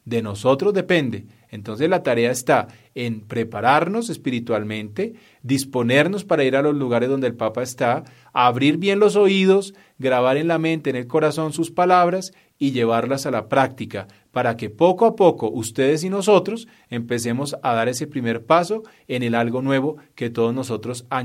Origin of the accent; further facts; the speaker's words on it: Colombia; para que juntos como colombianos alcancemos algo nuevo para nuestro país.